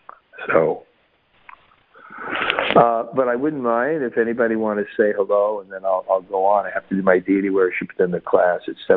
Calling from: India; I'm calling from India.

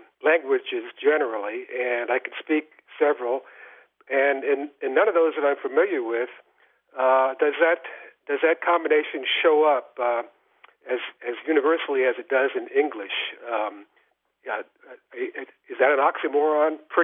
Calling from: Marquette, Michigan, United States; From Marquette, Michigan.

